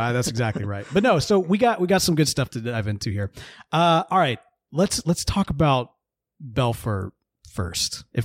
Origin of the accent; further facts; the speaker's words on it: Mississippi, United States; Listen, look, growing up in Mississippi, like when they brought the Bandits in, like, hockey is marketed to us as boxing on ice.